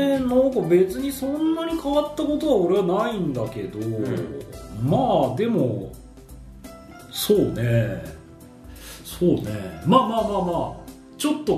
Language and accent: Japanese; Hiroshima, Japan; だから俺、まあ、地元に帰るときは、まあ、広島に帰るときは大体新幹線で帰るんですけど